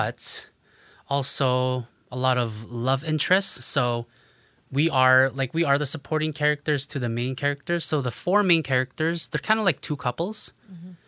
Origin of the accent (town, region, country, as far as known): Winnipeg, Manitoba, Canada; also born or lived in Vancouver; now in Ottawa, Canada